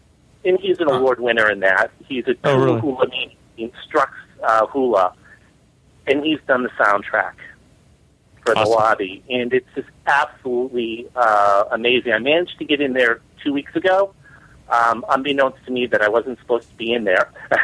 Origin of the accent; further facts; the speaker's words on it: Honolulu, Hawaii, United States; from Honolulu.